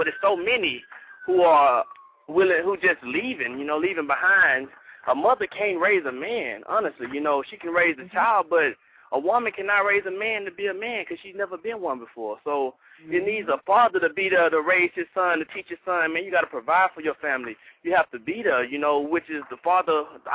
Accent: Houston, Texas, United States; Well, honestly, I'm from Third Ward, Houston, Texas. And if anyone know about Houston, Texas, if anyone knows about Third Ward, then you know, that is the definition of the hood, you know, the projects.

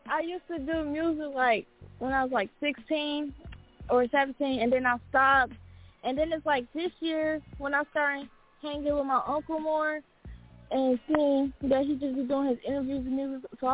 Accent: Ohio, United States; also born or lived in Los Angeles; Well, I was born and raised in Dan, Ohio, and LA. That's my second home. And I really like LA more, but Dan is cool. It's just cold out here.

